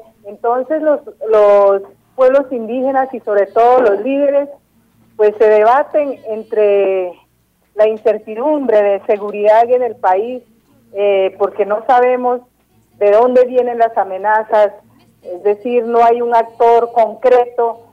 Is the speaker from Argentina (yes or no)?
no; Colombia